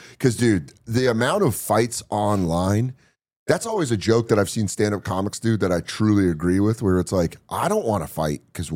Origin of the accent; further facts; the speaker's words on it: Aurora, Colorado, United States; When I was a freshman in high school, where I grew up in Southeast, I grew up in Aurora, which is like Southeast Denver.